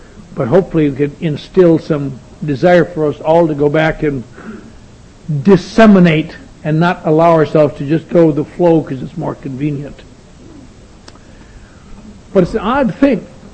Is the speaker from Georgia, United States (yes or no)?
no; Eau Claire, Wisconsin, United States; I pretend to be sophisticated, but I'm from Eau Claire, Wisconsin, and here's all them movie stars.